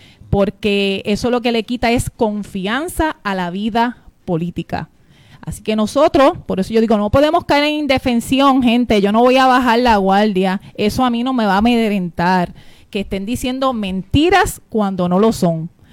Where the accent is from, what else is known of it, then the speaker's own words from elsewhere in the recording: Utuado, Puerto Rico; born there; Yo nací en Utuado.